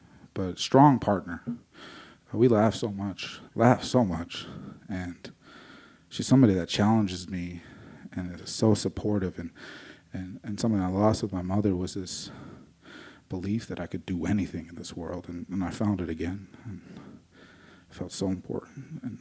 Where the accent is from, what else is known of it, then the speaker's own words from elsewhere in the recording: United States; But I'm Native American, so I feel bad, you know, because all those little carpet stains, those are potential relatives.